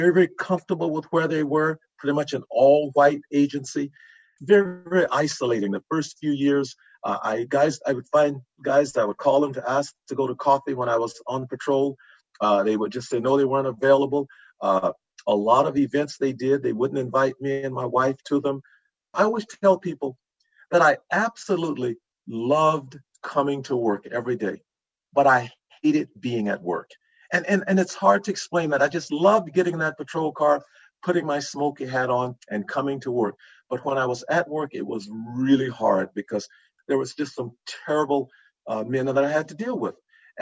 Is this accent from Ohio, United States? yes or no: no; Louisiana, United States; Growing up in Louisiana, my grandmother raised me.